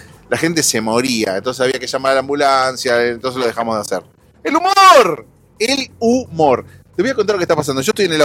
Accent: Argentina; moved away; En Argentina, cuando yo me fui de Argentina, no había esto que te voy a contar ahora.

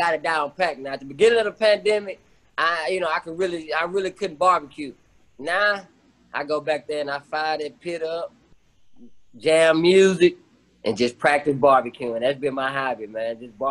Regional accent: Houston, Texas, United States; Because you either went to TSU or Prairie View when you, you know, growing up in Houston.

